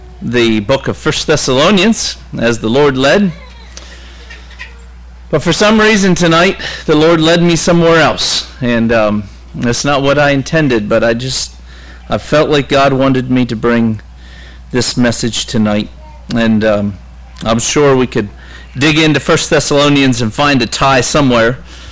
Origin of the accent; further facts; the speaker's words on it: Pennsylvania, United States; Brother Steve said I'm from Pennsylvania, and that's true. May not quite be the part of Pennsylvania you typically think of. We're all the way up in northwest Pennsylvania, so think Lake Erie and Niagara Falls, up that way.